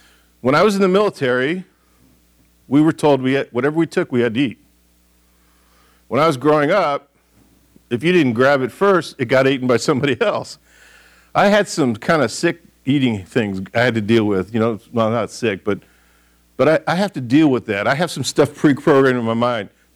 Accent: Michigan, United States; I grew up in Michigan. There's a lot of apples up there

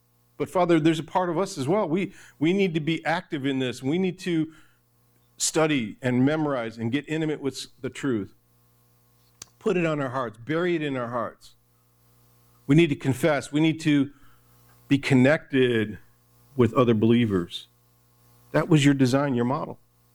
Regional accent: Detroit, Michigan, United States; I grew up in Detroit. I heard the stories.

